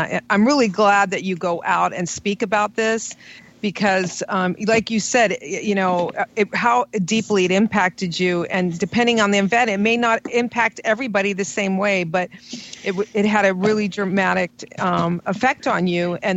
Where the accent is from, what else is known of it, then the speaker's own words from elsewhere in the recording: Butler, Pennsylvania, United States; I'm a clinical nutritionist and coach, and I'm also from Butler, Pennsylvania.